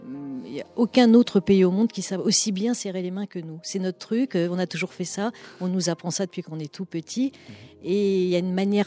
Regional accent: Paris, Île-de-France, France; Oui, mais je suis parisienne et sans doute au fond un petit peu snob

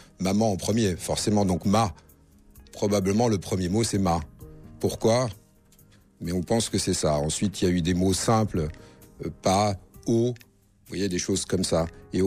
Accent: Paris, Île-de-France, France; born there; Moi, je suis né à Paris, si je vais à Marseille, en un an, je vais prendre l'accent.

